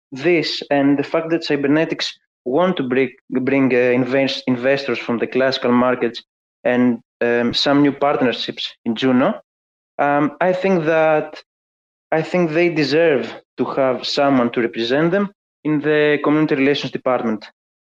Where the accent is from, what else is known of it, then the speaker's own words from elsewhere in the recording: Greece; English is a second language; I'm from Greece